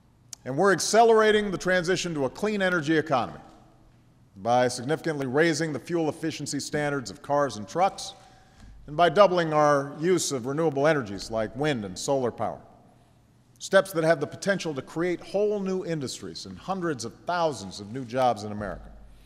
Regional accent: Chicago, Illinois, United States; Let me thank Pastor Heibels from near my hometown in Chicago

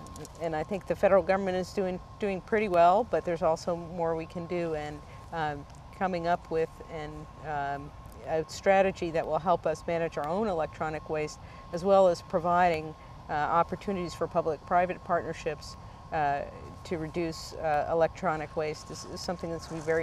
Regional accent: Los Angeles, California, United States; My hometown of Los Angeles, California, used to have almost over 300 days a year where the air was so polluted

